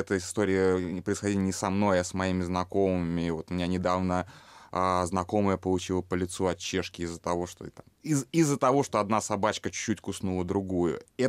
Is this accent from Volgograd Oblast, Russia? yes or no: no; Lipetsk, Lipetsk Oblast, Russia; accent: gekanye; с незнакомыми какими-то гэканьем, как я приехал из Липецка